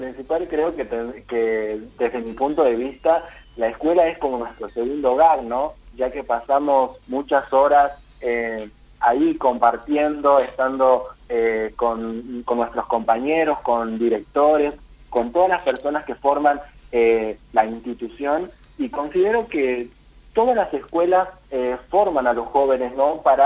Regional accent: San José de Metán, Salta, Argentina; moved away as an adult; now in Tucumán, Argentina; Tuve que salir de la provincia de Salta para poder seguir mi carrera, para poder seguir lo que me apasiona, porque en la provincia de Salta, especialmente en la ciudad de San José de Netán, no contamos con una carrera de abogacía

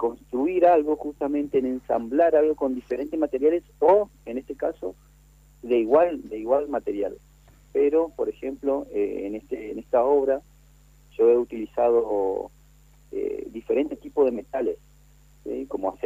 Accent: Corrientes, Argentina; yo soy nacido en Corrientes Capital. He estudiado allá en Corrientes Capital, en el Instituto Josefina Conte.

